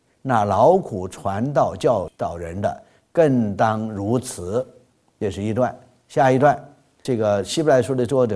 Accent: China; 这是我们中国人的这个文化。所以你看我们到北美呢念研究生就很吃亏了

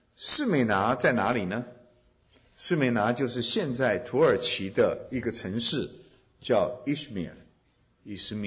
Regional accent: China

